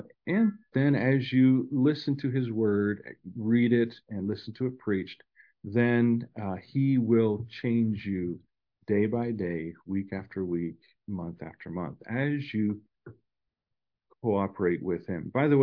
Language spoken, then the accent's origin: English; Chile; English is a second language; I think it's because I grew up in Chile. Okay. So I'm very Latino.